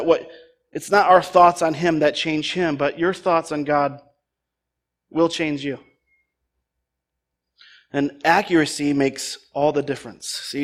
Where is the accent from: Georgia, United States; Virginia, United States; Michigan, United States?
Michigan, United States; Hudsonville; I grew up in Hudsonville before moving away for 15 years, and we passed 15 churches to get to this one when I was a kid.